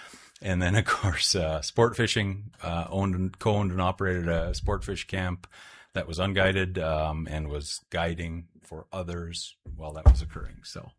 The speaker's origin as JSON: {"language": "English", "town": "Dillingham", "region": "Alaska", "country": "United States", "tie": "born or raised there", "said": "I was born and raised in Dillingham."}